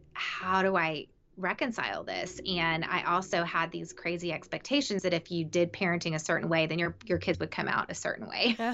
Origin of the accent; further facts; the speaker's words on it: the South, United States; I think I framed it for so long as so around gender roles, because I grew up in the South and my dad was very old fashioned.